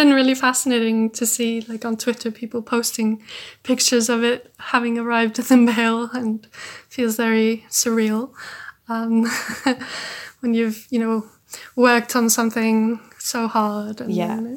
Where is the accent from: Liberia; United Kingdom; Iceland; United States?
Iceland; I'm from Iceland, obviously, and I think traveling around Iceland is fabulous.